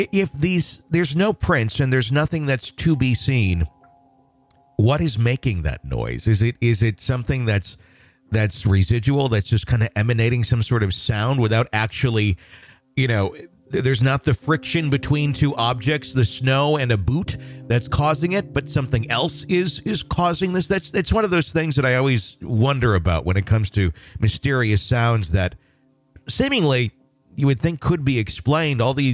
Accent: Wisconsin, United States; also born or lived in Michigan; I grew up in Wisconsin, and I lived in Michigan too for a while over in the Traverse City area.

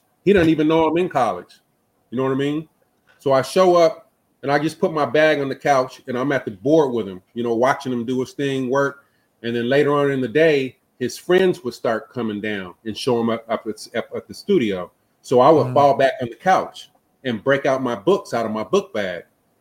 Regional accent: San Diego, California, United States; I'm coming from San Diego.

